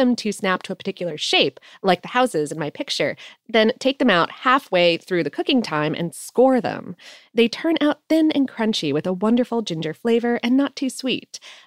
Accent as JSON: {"language": "English", "town": "Calgary", "region": "Alberta", "country": "Canada", "tie": "born or raised there", "said": "my hometown of Calgary, Alberta"}